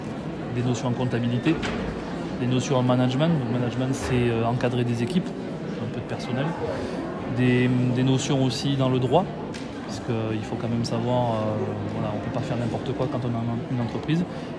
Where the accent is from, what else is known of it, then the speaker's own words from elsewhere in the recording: Saint-Céré, Occitanie, France; also born or lived in Toulouse; now in Figeac, France; Je suis originaire de Saint-Céré, comme je te l'ai dit, et j'ai racheté ce cabinet ici à Figeac il y a 4 ans, donc en 2019. Et entre-temps, j'ai passé 15 ans à Toulouse